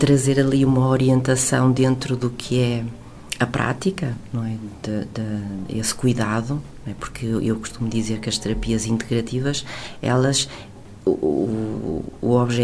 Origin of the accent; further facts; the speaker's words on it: Porto, Portugal; also born or lived in France / Switzerland; eles regressaram ao Porto, a Portugal, e portanto foi onde eu cresci, onde eu estudei, e mais tarde eu fui para a Suíça a trabalho e fiquei, foram longos anos, ali na parte francesa da Suíça.